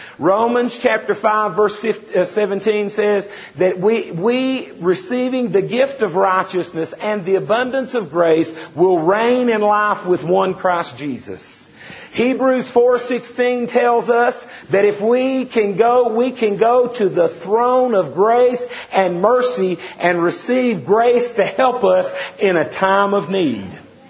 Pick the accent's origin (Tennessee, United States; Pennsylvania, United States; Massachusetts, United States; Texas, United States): Tennessee, United States; You know, we're from Tennessee. You know where Tennessee is? Nashville.